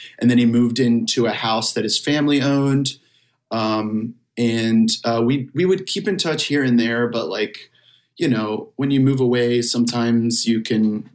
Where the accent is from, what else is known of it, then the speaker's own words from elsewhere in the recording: Salem, Virginia, United States; I went to this bar that, is like a staple in my hometown, in my small hometown of Salem, Virginia.